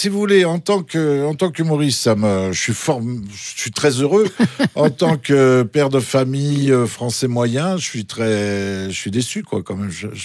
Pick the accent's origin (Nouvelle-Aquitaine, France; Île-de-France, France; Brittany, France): Île-de-France, France; Sarcelles; born there; Je suis né à Sarcelles.